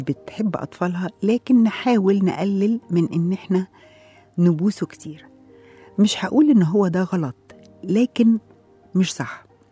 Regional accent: Egypt; احنا بطبيعتنا كمصريين عندنا العاطفة والمشاعر تجاه أطفالنا

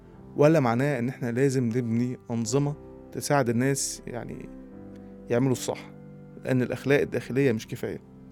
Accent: Egypt; كان موظف وموظف حكومة زي اللي عندنا في مصر عاديين جدا

